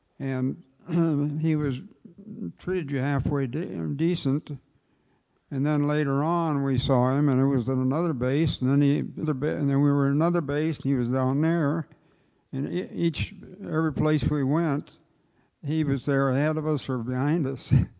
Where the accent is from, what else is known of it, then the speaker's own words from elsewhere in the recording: North Dakota, United States; I was born and raised in North Dakota and went to a Lutheran church, but we found out later on that they didn't believe hardly anything.